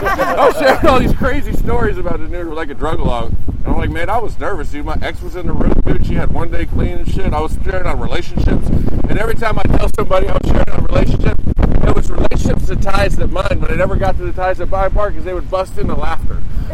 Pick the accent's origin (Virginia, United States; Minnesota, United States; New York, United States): Virginia, United States; Quantico; I grew up in Quantico Town.